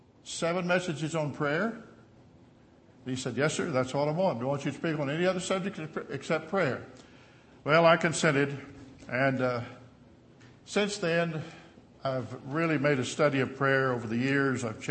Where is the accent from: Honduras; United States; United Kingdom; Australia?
United States; Southern United States; Now, see, I'm from the South. You can tell that from you all.